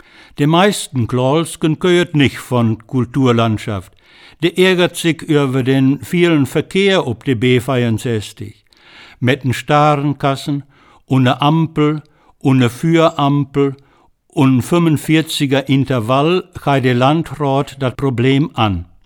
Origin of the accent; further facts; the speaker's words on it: Clarholz, North Rhine-Westphalia, Germany; Min Durb Klolde, Klarholz, Kreis Gütersloh, ist meine Heimat. Ich sind doch geboren, ich lebe